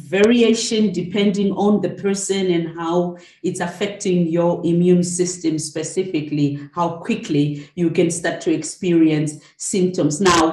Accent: Zimbabwe; I'm from Zimbabwe

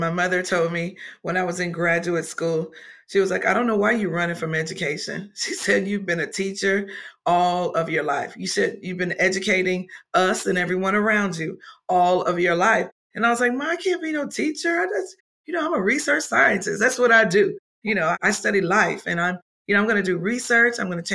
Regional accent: Trotwood, Ohio, United States; now in Houston, United States; Trotwood, Ohio. Trotwood, Ohio.

